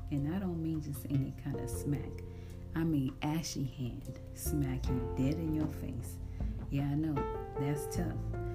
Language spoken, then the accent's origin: English; Mombasa, Mombasa County, Kenya; I was born and raised in Mombasa, Kenya. Yes, I do speak the language fluently, Swahili